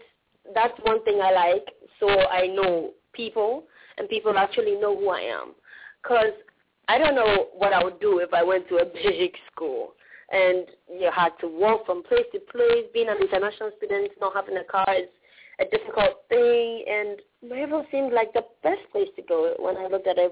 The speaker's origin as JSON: {"language": "English", "country": "Ghana", "said": "And I come from Ghana. Ghana is an English-speaking country."}